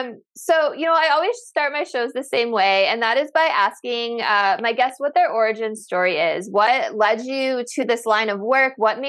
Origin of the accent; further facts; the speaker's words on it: Chicago, Illinois, United States; I'm also from Chicago originally.